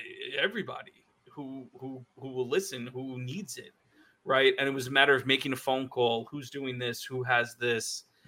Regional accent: Brooklyn, New York, United States; Growing up in Brooklyn, it was always that way.

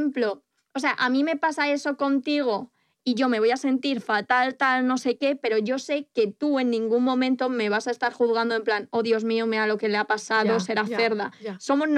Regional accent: Spain; Soy española, ¿qué quieres que te gane?

